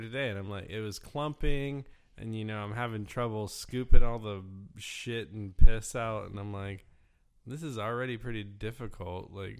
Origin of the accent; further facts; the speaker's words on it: Florida, United States; I grew up in Florida, North Florida, which is basically the South, and I grew up knowing that you're not supposed to just like dump your oil on the driveway